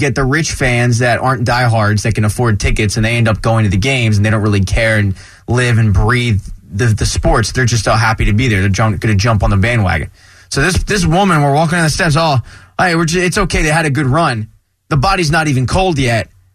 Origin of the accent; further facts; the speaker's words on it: Philadelphia, Pennsylvania, United States; You take it as a personal attack because you take it as I'm from Philadelphia.